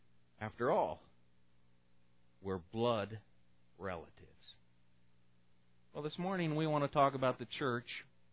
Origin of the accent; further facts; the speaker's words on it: Portland, Oregon, United States; And growing up in Portland, Oregon, my sister was 4 years older than me, and at that time that was a lot older, so I didn't know her very well.